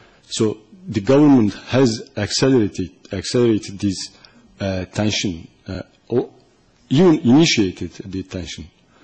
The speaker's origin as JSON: {"language": "English", "country": "Turkey", "said": "I'm from Turkey, by the way."}